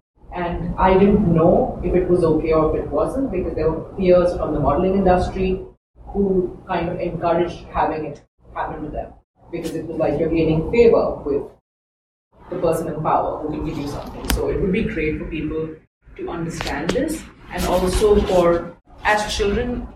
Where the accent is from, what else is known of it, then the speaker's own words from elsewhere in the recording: India; also born or lived in Mumbai; Okay, so I'm from India, and I started modeling at a very young age because every girl dreams of being Miss India.